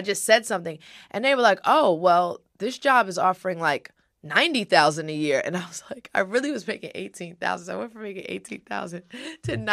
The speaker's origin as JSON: {"language": "English", "town": "Brooklyn", "region": "New York", "country": "United States", "tie": "born or raised there", "also_born_or_lived": "Atlanta", "said": "The thing about it is like when I lived in New York, I was born and raised in Brooklyn. But during this radio time, I was in Atlanta. My mom had moved us to Atlanta."}